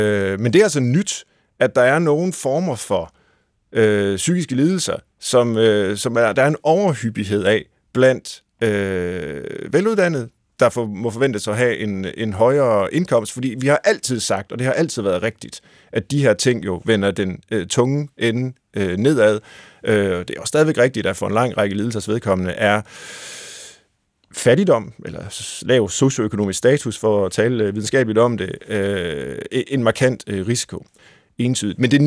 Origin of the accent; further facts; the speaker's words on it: Tjøring, Central Denmark Region, Denmark; for jeg er vokset op ved Gøstrup, altså i Tjøring, men det ligger lige ved siden af